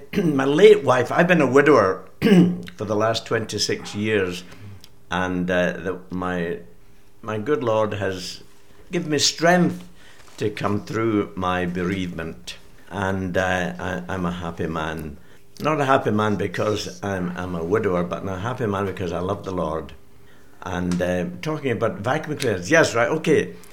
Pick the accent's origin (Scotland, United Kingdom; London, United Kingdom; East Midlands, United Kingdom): Scotland, United Kingdom; Glasgow; I was born in Cross Hill. Right. In Glasgow, in Kingarth Street. And I was there for 5 years, and then I was in Steps for 5 years, and then our family moved to Carntyne, and I've lived there for since then.